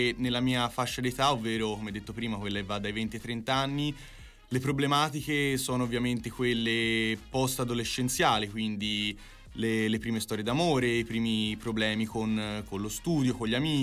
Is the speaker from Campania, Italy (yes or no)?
no; Florence, Tuscany, Italy; io da Fiorentino Doc cerco di trasferire le mie poesie all'interno della mia città